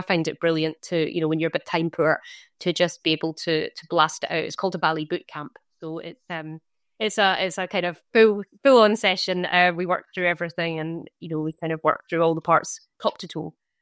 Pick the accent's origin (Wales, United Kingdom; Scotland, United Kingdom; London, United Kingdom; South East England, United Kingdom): Scotland, United Kingdom; accent: Scottish; I am obviously Scottish, my origin, as you can tell from the accent, but been living in this area for about 12 years now with my husband. He's also Scottish.